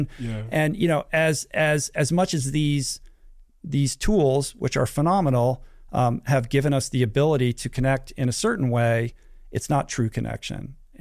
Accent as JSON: {"language": "English", "town": "Washington", "region": "District of Columbia", "country": "United States", "tie": "born or raised there", "moved": "as an adult", "lives_now": "California, United States", "said": "I arrive in California for college. I grew up in Washington, D.C., so traveled 3,000 miles away to go to school"}